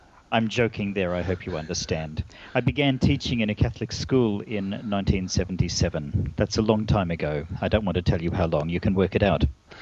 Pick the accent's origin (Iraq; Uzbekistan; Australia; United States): Australia; Queensland; now in Melbourne, Australia; it was much more difficult for me as a Queenslander to understand what was going on there.